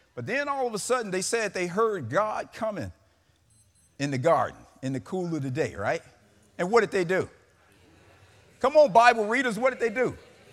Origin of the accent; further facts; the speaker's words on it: Chicago, Illinois, United States; also born or lived in Mississippi; You know, I grew up in Chicago by way of Mississippi to the old Magnolia. I love all my Magnolia brothers and sisters. But I grew up in Chicago, right?